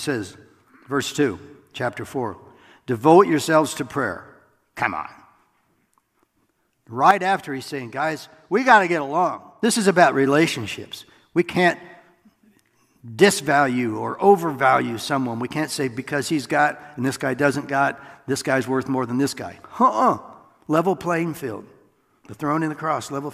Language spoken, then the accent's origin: English; Iowa, United States; And I grew up in Iowa, everybody looked like me, you know.